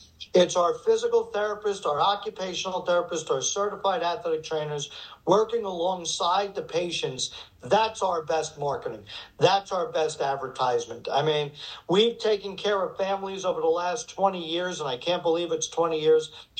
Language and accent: English; Staten Island, New York, United States; also born or lived in Brooklyn; you know I was born in Brooklyn, raised in the Isle of Staten Island, and, you know, my goal always was one day to touch all five boroughs of New York City.